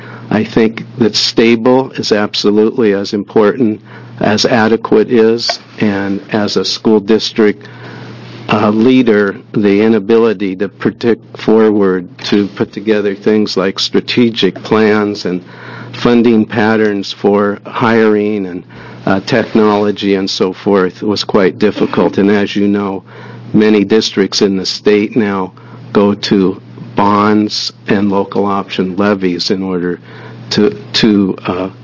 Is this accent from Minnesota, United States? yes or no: no; Bend, Oregon, United States; I come from Bend.